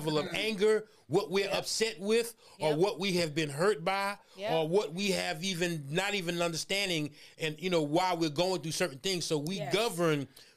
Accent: Brooklyn, New York, United States; I'm going to introduce y'all my homie from my city, from my hometown, from BK, New York

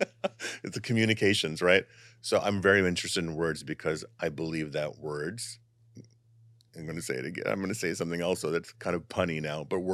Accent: Bronx, New York, United States; Like literally on my street where I grew up in the Bronx, that's where breakdancing and hip hop began in the Bronx.

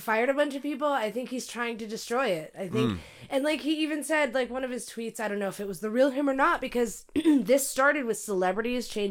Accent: California, United States; also born or lived in Arizona; You know I'm from California, you dick face.

